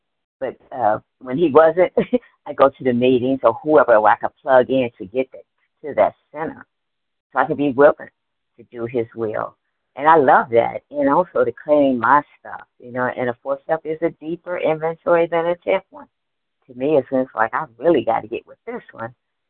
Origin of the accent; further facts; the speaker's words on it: Georgia, United States; I am from Georgia.